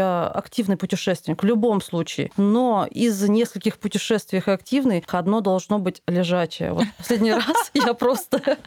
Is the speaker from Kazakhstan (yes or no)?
yes; Kazakhstan; в силу моего менталитета, я казашка